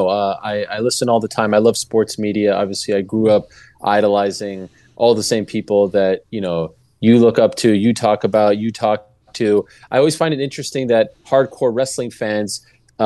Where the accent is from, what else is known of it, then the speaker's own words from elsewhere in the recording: Montreal, Quebec, Canada; So I grew up in Montreal, Quebec, Canada.